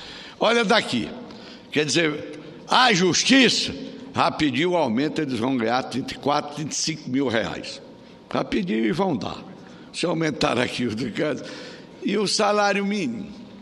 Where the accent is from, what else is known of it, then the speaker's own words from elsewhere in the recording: Piauí, Brazil; apenas ele era baiano e eu sou do Piauí